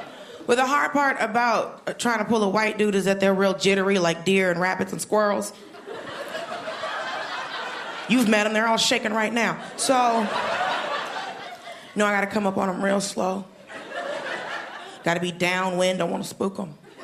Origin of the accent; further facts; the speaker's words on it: Georgia, United States; Bitch, I'm from Georgia. She's like, no, where your family's from? Florida? My family's from Florida.